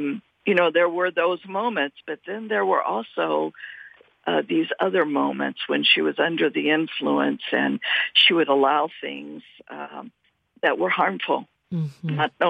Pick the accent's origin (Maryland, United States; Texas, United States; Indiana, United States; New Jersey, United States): Indiana, United States; Indianapolis; And I grew up in Indianapolis, Indiana, just to correct that.